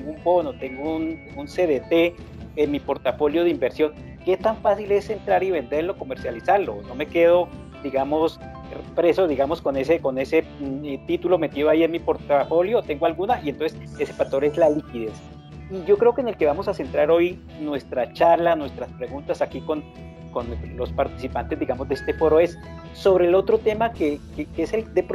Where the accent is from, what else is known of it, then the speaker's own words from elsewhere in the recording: Colombia; aquí como colombianos nos le prestamos mucha, pero muchísima atención al tema de, bueno, ¿cuánto voy a ganar?